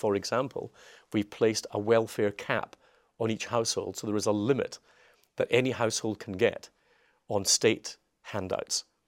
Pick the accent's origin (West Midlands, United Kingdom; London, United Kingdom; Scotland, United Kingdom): Scotland, United Kingdom; I'm a unionist. And of course, I'm Scottish and I'm very proud of my Scottishness. Most of my family still live there.